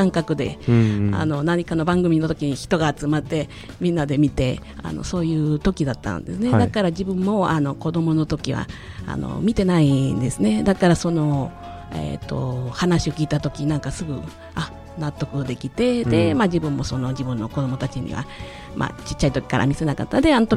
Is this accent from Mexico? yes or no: yes; Mexico; 私がのメキシコ生まれ育ち、はい、で、私 の, 生まれあの育った環境ではテレビがなかったんですね